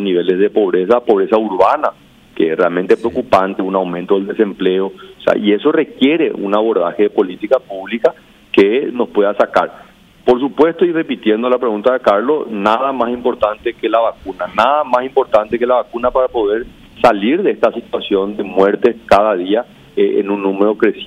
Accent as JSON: {"language": "Spanish", "country": "Paraguay", "said": "como paraguayo"}